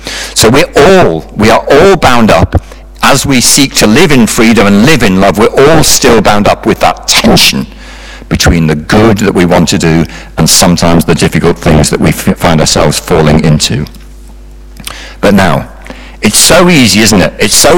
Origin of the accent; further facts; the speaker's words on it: Newcastle, North East England, United Kingdom; accent: Geordie; moved away as an adult; When I was 19, I went to university in the south of England, and I was from Newcastle, right? I was a right Geordie. I was like, you know, I was a northerner.